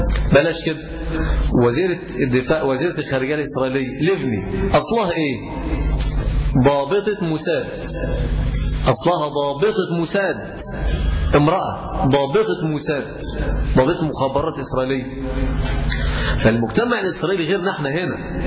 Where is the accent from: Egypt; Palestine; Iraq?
Egypt; عندنا في مصر خلاص يحل التقاعد